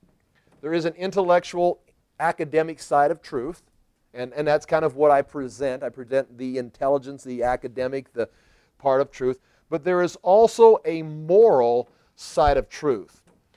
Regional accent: United States; And if it's simple, and I want simple and comfortable, I'm American.

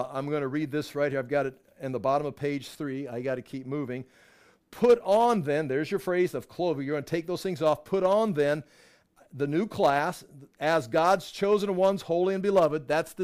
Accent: United States; See, I'm an American. I'm an American from the 1900s, so I've got this standard.

